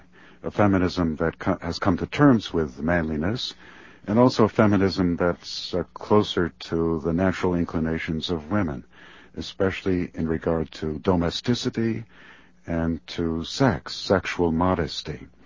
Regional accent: United States; I'm an American, so I always try to be optimistic

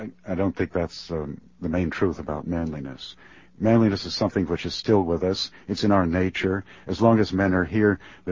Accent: United States; I'm an American, so I always try to be optimistic

